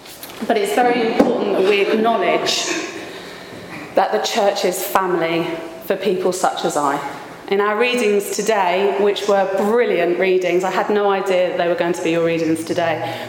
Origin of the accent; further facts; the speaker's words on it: Medway, South East England, United Kingdom; born there; I'm rather local. I was born in Medway